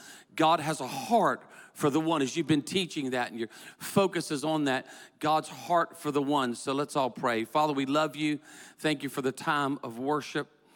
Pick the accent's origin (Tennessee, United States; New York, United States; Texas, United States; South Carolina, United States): South Carolina, United States; Myrtle Beach; being raised in a little small beach community called Myrtle Beach, South Carolina. I was raised in South Carolina in a beach community.